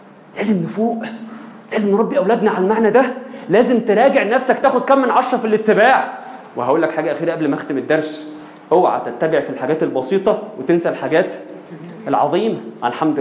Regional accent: Egypt; احنا كمصريين

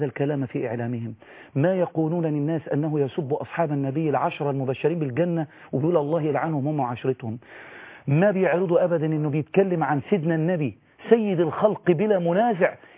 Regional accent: Egypt

